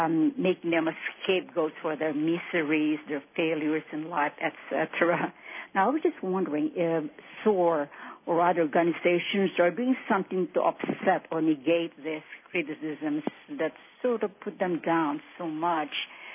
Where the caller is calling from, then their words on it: Alabama, United States; Father, I am calling from Alabama.